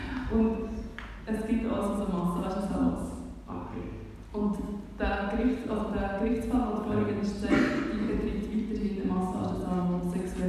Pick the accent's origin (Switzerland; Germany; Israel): Switzerland; Und wir Schweizer definieren uns ja selber Beruf.